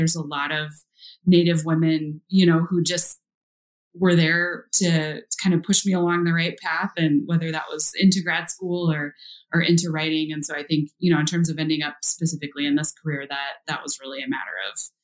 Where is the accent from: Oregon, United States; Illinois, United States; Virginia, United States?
Oregon, United States; Oregon City; But I grew up in Oregon City, end of the Oregon Trail.